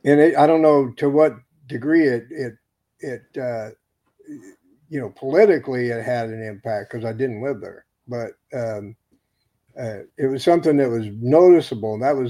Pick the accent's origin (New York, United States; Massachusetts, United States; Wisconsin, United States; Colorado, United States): Colorado, United States; Fort Morgan; I saw it happen in my hometown in Port Morgan, Colorado. They brought, when that was where I was, grew up, we got a place out there